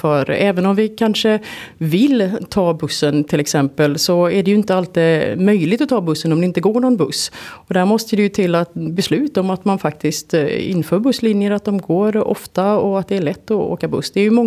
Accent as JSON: {"language": "Swedish", "town": "Gothenburg", "region": "Västra Götaland County", "country": "Sweden", "lives_now": "Västerås, Sweden", "said": "jag är inflyttad västeråsare, kom hit 2011. Tidigare från början kom jag från Göteborg, har bott ner på västkusten men har tillbringat ganska många år utomlands däremellan också."}